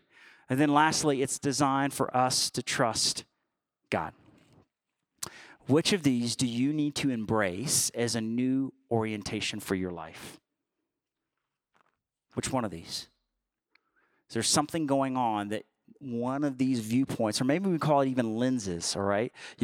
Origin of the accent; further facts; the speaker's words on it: Alabama, United States; I grew up in Alabama, okay? We didn't have a great education system, okay?